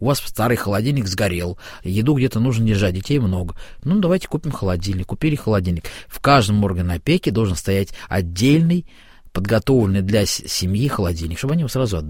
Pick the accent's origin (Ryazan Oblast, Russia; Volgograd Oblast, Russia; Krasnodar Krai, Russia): Ryazan Oblast, Russia; Ryazan; В Рязани, опять же, откуда я родом.